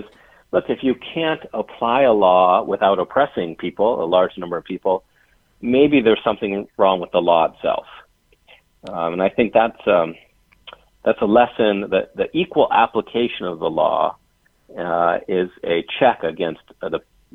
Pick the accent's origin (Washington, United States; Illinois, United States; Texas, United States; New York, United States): Washington, United States; Seattle; I'm from Seattle originally, and the governor of Washington actually passed a regulation